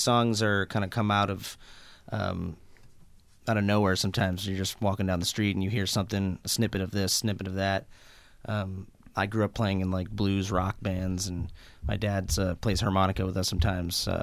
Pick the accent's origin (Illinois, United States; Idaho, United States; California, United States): Illinois, United States; Evanston; I'm from Evanston, so...